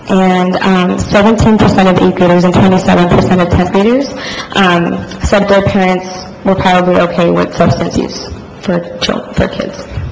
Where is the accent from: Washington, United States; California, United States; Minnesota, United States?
Washington, United States; Othello; I was raised here in Othello and graduated from Othello High School in 2008.